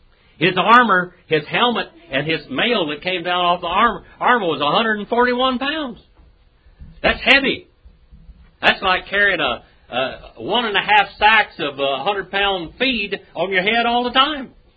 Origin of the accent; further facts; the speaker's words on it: Nevada, United States; also born or lived in California; I came from Nevada up there. Well, up in Nevada, you know, I grew up in Nevada quite a bit of time. And when I came back to California